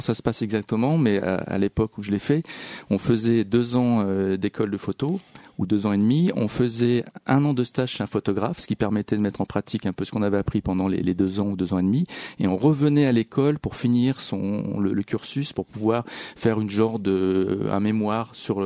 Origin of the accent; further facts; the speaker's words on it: Hauts-de-France, France; Voilà, c'est on va dire, je suis un ch'ti. C'est typiquement la région ch'timi.